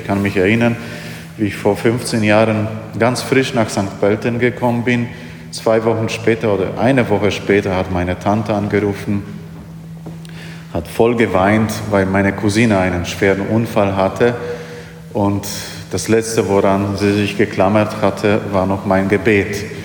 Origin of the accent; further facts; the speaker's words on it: Poland; Und in meiner Heimat in Polen ist es ein bisschen verrücktes Fest.